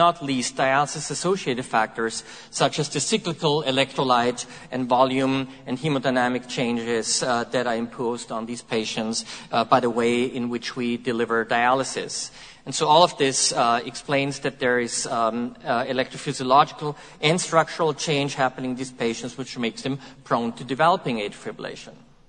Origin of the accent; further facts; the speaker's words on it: Vienna, Austria; I'm citing a very nice paper from my hometown, that's Vienna, Austria